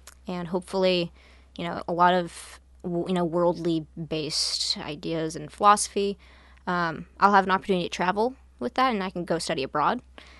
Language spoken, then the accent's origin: English; Astoria, Oregon, United States; Astoria, Oregon. And it's a small town.